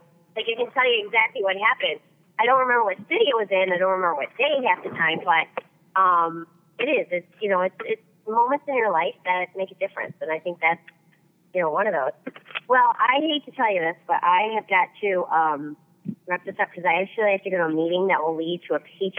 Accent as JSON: {"language": "English", "town": "Detroit", "region": "Michigan", "country": "United States", "said": "I hail from Detroit, and I'm going to tell you where to stick it"}